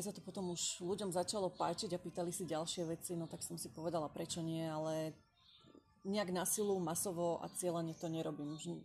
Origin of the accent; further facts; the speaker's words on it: western Slovakia, Slovakia; Pochádzam zo západného Slovenska, ale viac by som to asi nekonkretizovala.